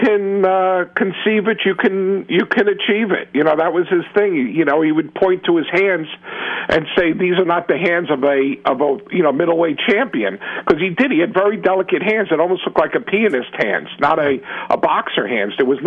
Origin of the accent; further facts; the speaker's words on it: Englewood Cliffs, New Jersey, United States; also born or lived in Bronx, New York; I was born in the Bronx, but when I was 7 years old, my family, as well as all the other relatives, split to varying suburbs. We went to Englewood Cliffs, New Jersey.